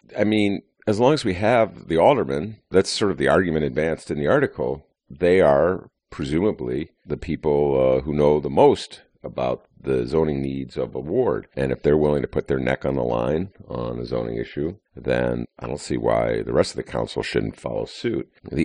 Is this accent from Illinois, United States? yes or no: yes; Chicago, Illinois, United States; I'm a happy guy. I'm a Chicagoan.